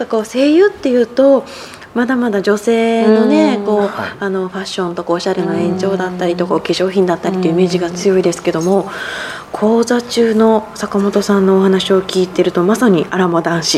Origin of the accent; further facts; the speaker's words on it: Toyama, Japan; 私はずっと生まれも育ちも富山の山間部で、